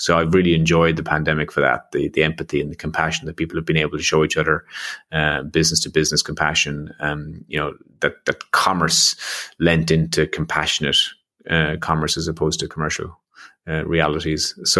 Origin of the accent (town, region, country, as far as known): Ireland